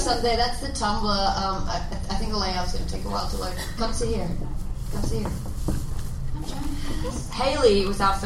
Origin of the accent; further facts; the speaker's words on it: Sydney, New South Wales, Australia; I am from Sydney, Australia.